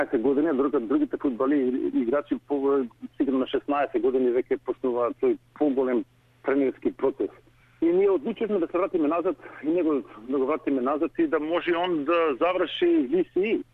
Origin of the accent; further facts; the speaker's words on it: Skopje, North Macedonia; бидејќи јас сум од Скопје